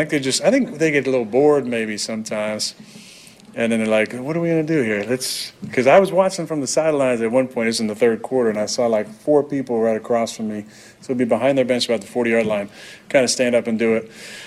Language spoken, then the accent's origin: English; Chico, California, United States; also born or lived in Magalia; Growing up in Chico and spending a great deal of time up there, I played a lot of football and basketball and sports up in Paradise. We actually lived in Magalia at one point